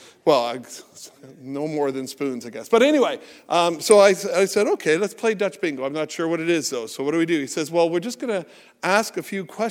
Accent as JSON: {"language": "English", "town": "Oshawa", "region": "Ontario", "country": "Canada", "also_born_or_lived": "Sarnia", "said": "I'm from Oshawa, Ontario. Although I was born in Sarnia, Ontario."}